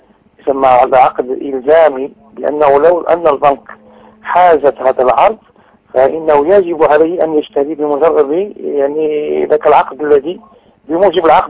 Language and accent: Arabic; Morocco; يعني عندنا نحن في المغرب